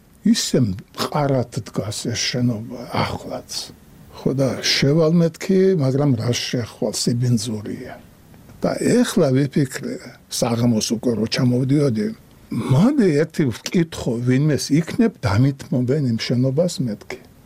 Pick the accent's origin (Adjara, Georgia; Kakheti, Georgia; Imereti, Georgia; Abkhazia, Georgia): Adjara, Georgia; Batumi